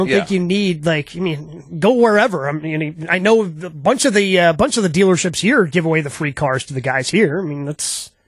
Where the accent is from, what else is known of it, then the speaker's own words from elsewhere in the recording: Horicon, Wisconsin, United States; I grew up in Horicon, Wisconsin. You couldn't be any further away from the Orlando Magic.